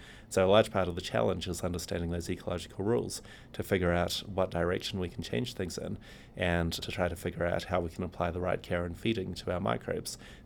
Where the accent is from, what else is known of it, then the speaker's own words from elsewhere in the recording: New Zealand; So I'm from New Zealand originally